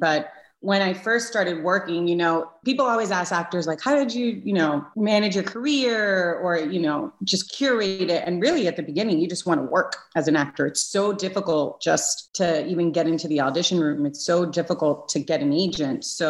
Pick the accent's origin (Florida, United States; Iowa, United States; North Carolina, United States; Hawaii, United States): Florida, United States; Miami; moved away as an adult; now in Los Angeles, United States; I grew up in Miami also. So family, you know, my family is in Miami and in Puerto Rico, but my home base is LA.